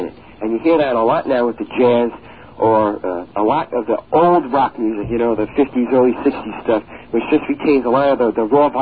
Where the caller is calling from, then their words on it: Sayville, New York, United States; I'm from Sayville.